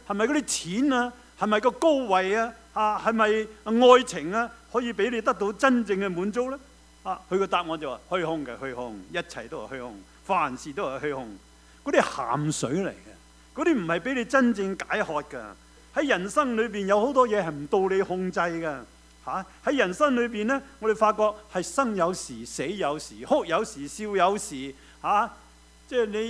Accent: Guangdong, China; 我就想到我們廣東人所說的這句非常好

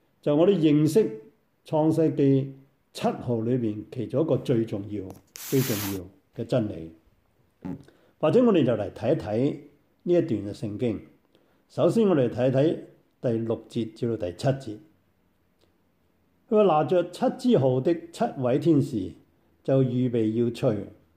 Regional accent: China; 我们中国人以为世界呢就有五大元素组成嘛

